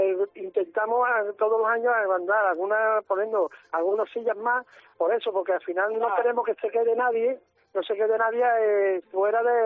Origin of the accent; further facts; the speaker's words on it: Santiponce, Andalusia, Spain; yo la primera vez, y soy de Santiponce, la primera vez me quedé sorprendido